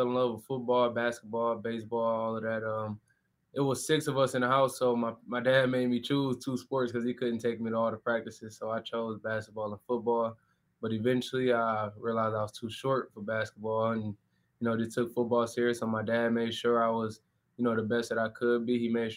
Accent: Detroit, Michigan, United States; So, you know, growing up in Detroit is just, it's only a few ways you can go.

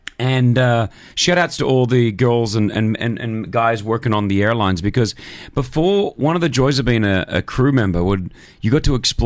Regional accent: Australia

